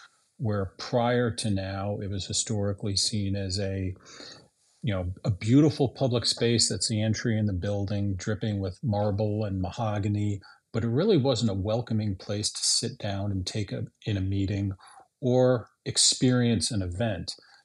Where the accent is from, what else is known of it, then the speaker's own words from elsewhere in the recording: Chicago, Illinois, United States; And I think of Chicago, my hometown, as an example.